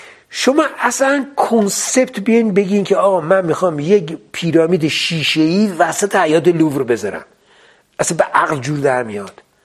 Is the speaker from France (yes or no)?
yes; France; فرانسه برای من خیلی مهمه، به دلیل اینکه من دوره بچگیم اونجا بودم، خیلی از مسائل فرهنگیشون تو من رخنه کرده، میدونین، یعنی من گوشت و پوست و استخونم ایرانیه